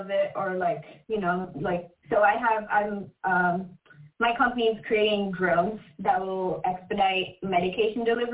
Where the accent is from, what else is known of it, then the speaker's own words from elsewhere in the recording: San Jose, California, United States; I'm from San Jose.